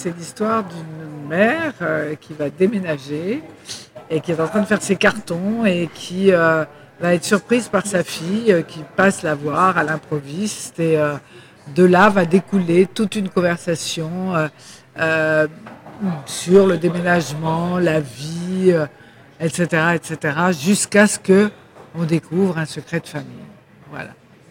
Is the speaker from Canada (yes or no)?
no; Paris, Île-de-France, France; born there; Je suis née à Paris.